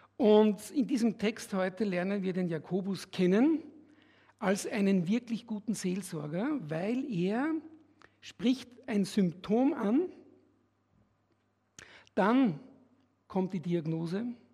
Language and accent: German; Austria; war ich in Wien in einer Gemeinde, ich komme ja aus Österreich.